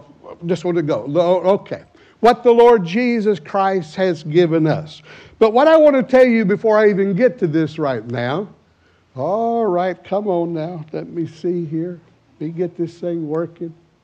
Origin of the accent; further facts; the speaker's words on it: United States; As you know, by my accent, I'm an American. And where I come from, we preach hot and heavy.